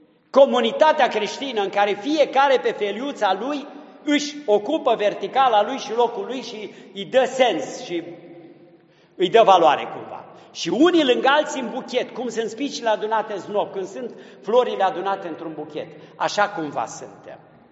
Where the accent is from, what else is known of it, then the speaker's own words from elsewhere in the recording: Romania; Într-un fel ajung eu la sfințenia ca român, altfel ajunge să zicem neamțul.